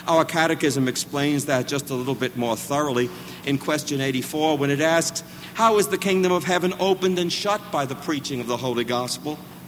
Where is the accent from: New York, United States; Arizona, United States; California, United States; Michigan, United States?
New York, United States; New York City; the Reformed Church in which I was brought up in New York City